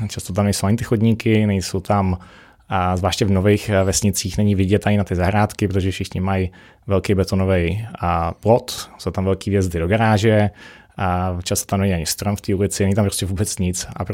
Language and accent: Czech; Prague, Czechia; já jsem z Prahy, jsem narozený v Praze